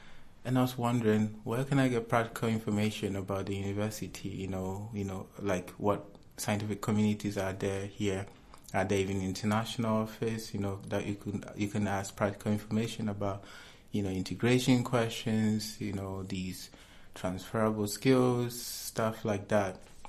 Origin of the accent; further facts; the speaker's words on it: Kumasi, Ashanti, Ghana; English is a second language; So I'm Ghanaian. I was born in Kumasi, Ghana, the second largest city in Ghana.